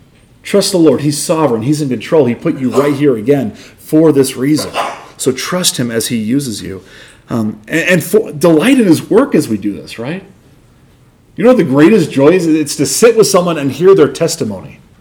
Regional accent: Northeast, United States; I grew up in the Northeast, very far away from here.

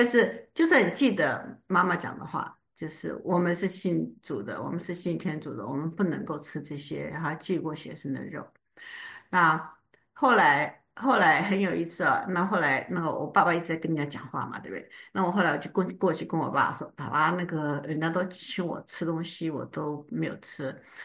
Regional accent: Chiayi, Taiwan; 我记得我是在台湾长大的嘛，那在我出生地嘉义的地方，

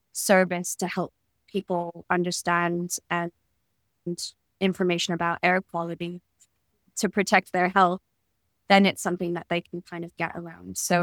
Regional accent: United States; up very rough in Appalachia, so a very poor stretch of America. I was born and raised in America.

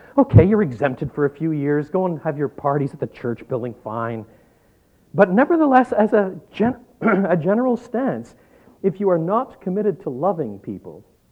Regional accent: French Canada, Canada; I was brought up in French Canada. The word we have for preacher there is prédicateur.

